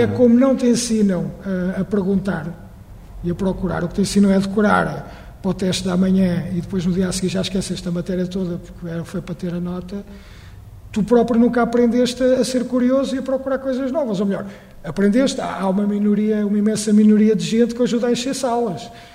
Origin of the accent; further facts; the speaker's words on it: Abrantes, Santarém, Portugal; born there; Eu nasci numa, que é um concelho grande do Distrito de Santarém, nasci em Abrantes